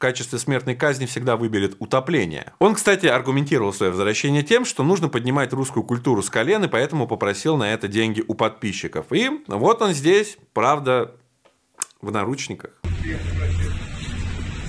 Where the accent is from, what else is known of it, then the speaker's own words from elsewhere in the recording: Russia; я считаю, как россиянин, мое мнение такое